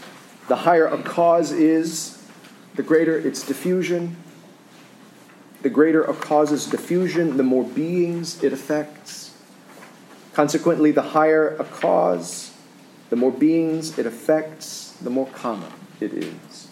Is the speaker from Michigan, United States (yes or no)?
no; Louisiana, United States; Take, for example, New York City in my home state, Louisiana, which is Father Allen's home state.